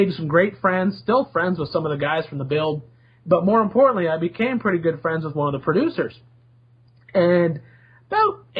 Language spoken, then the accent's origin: English; Canada; Didn't think it'd ever come to anything because, you know, I'm from Canada.